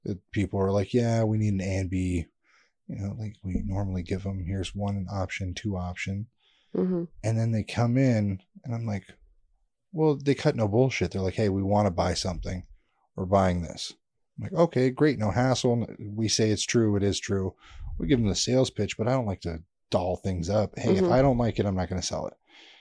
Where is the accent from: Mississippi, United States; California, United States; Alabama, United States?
California, United States; moved away as an adult; We came from California in end of 2022 when we made the decision.